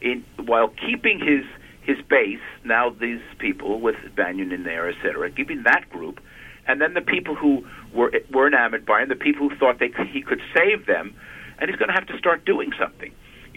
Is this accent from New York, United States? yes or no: yes; Queens, New York, United States; I grew up in Queens, New York. Donald Trump lived about less than a half a mile from where I live.